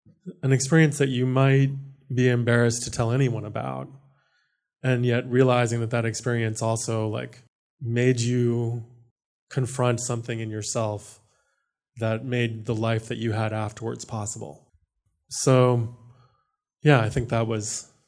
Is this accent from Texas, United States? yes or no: no; Maine, United States; also born or lived in Guam / Truk / South Korea; growing up in Maine and coming from Guam, Truk, South Korea, these places that I'd lived before I lived in Maine at the age of 6.